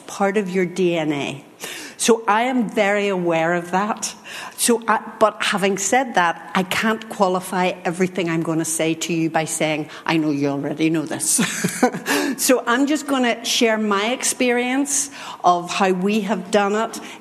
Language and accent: English; Belfast, Northern Ireland, United Kingdom; from this strange accent. You'll know I'm not from this part of the world. I'm from Belfast in Ireland, Northern Ireland.